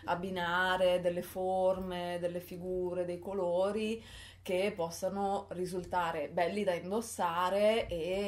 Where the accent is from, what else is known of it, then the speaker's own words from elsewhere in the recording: Veneto, Italy; moved away as an adult; io sono nata in provincia di Treviso, ho fatto le mie scuole lì e mi sono trasferita a Bologna per fare il DAMS